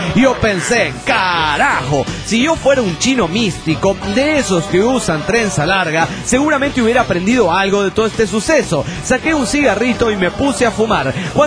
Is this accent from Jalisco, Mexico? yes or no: no; Chetumal, Quintana Roo, Mexico; de Chetumal, Quintana Roo, México.